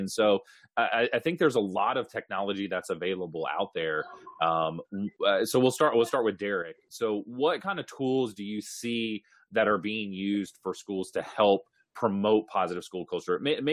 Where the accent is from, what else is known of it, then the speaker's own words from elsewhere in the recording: Winston-Salem, North Carolina, United States; The Winston and Salem that's where those names of those cigarettes came from, is my hometown. The RJ Reynolds Corporation is in my backyard.